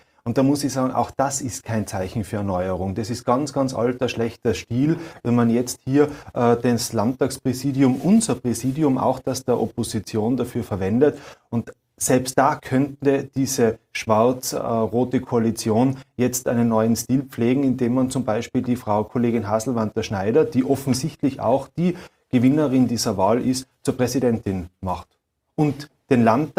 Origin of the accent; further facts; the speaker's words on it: Austria; Bei uns in Österreich mit diesem Spendierfeudalismus